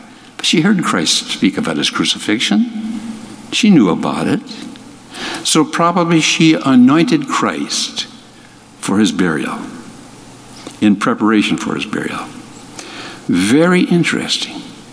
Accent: Hinckley, Minnesota, United States; If I talk to somebody that's involved in forestry and I say I'm from Hinckley, Minnesota, immediately, oh, the Hinckley Fire.

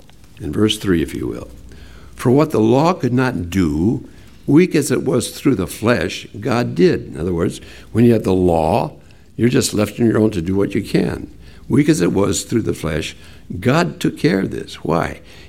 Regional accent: Hinckley, Minnesota, United States; As some of you remember, I grew up in Hinckley, Minnesota, where the men are men and pansies are flowers and the women are slightly above average.

